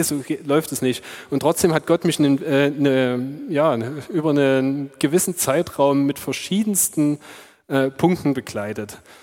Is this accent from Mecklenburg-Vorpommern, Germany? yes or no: no; Chemnitz, Saxony, Germany; Auf jeden Fall, ich bin Chemnitzer.